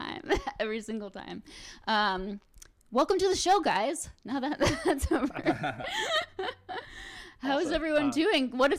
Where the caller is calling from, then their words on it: Chicago, Illinois, United States; Oh, I am calling from Chicago.